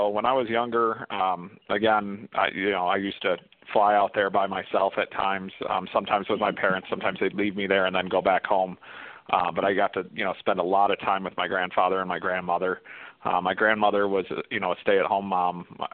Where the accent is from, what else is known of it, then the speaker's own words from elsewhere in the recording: Lansing, Michigan, United States; born there; Well, I was born in Lansing, Michigan, 1977.